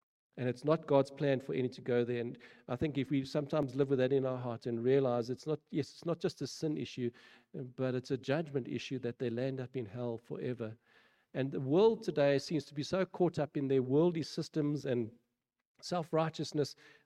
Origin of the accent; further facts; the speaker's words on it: South Africa; born there; I'm born in South Africa, I'm a South African citizen, I have a South African ID card, I have a South African passport